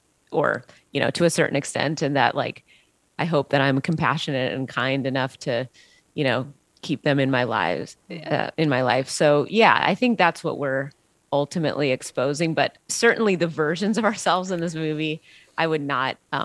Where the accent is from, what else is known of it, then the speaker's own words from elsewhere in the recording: Washington, United States; is a band who grew up in the suburb adjacent to where I grew up in Washington State.